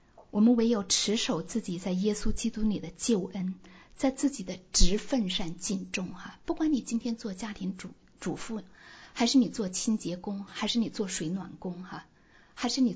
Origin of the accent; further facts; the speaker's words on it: China; 我们中国人说的话，我们自己和我们周围的人可能会把我们看扁呢